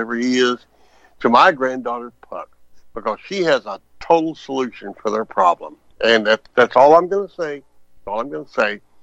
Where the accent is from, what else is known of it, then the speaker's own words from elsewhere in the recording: Texas, United States; because like V, I'm from Texas